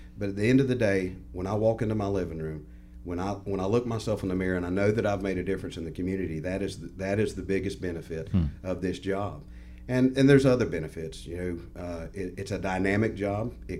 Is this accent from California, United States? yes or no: no; Sopchoppy, Florida, United States; I was raised in Sop Choppy, Florida